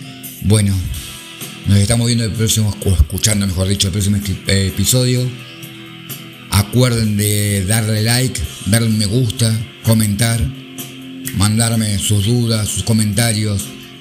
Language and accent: Spanish; Argentina; born there; obviamente Argentina, mi país natal